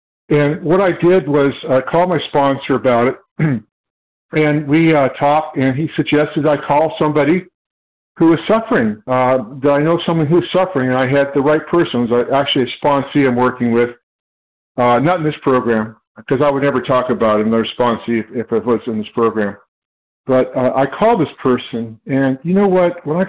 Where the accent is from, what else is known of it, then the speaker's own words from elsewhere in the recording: California, United States; I'm from California.